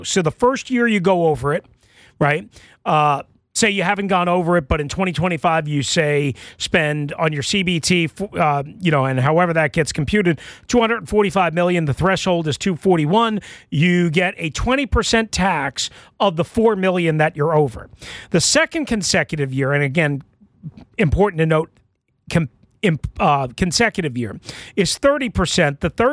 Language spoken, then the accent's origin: English; Long Island, New York, United States; When I grew up on Long Island, now this is way back when, my mother was a paranoid maniac.